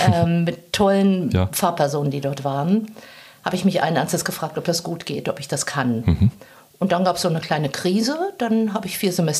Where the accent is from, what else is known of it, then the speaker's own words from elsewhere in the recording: Berlin, Germany; born there; Ich bin auch in Neukölln geboren.